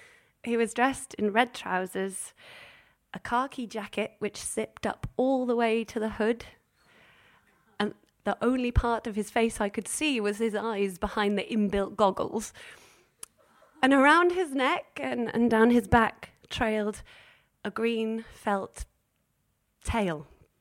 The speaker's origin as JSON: {"language": "English", "region": "Wales", "country": "United Kingdom", "said": "I'm Welsh, that's why it was particularly, you know, sentimental."}